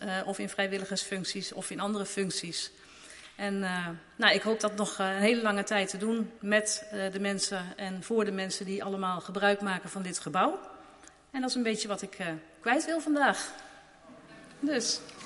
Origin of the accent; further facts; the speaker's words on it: Nieuwegein, Utrecht, Netherlands; Ik ben ooit geboren in Utrecht. Het grootste gedeelte van mijn leven heb ik in Nieuwegein gewoond. Tussendoor nog uitstapje naar de meren. En nu weer terug in Nieuwegein. En daar woon ik samen met mijn partner, Erik